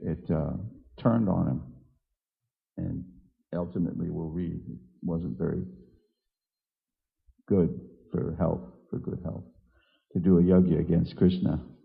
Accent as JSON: {"language": "English", "region": "New York", "country": "United States", "tie": "born or raised there", "said": "But I know when I grew up in New York"}